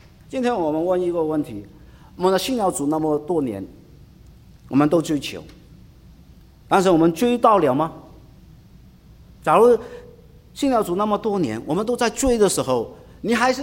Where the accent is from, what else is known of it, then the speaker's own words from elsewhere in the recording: China; 我们中国人里面有一首的 诗啊